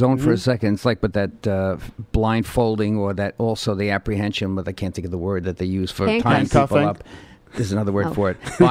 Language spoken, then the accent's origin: English; Queens, New York, United States; When I was in Queens. I'm from Queens, too.